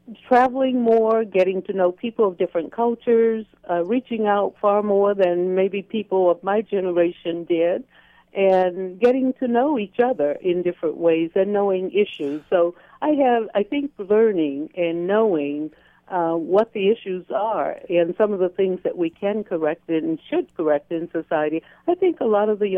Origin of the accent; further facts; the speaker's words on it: the South, United States; Growing up in the South, I certainly did have some biases